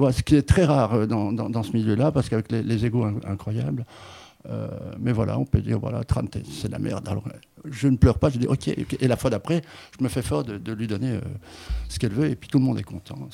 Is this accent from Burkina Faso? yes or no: no; Brussels, Brussels-Capital Region, Belgium; now in France; Comme je viens de Bruxelles, j'ai une éducation musicale plus anglo-saxonne que francophone. Donc quand je suis arrivé en France en 2004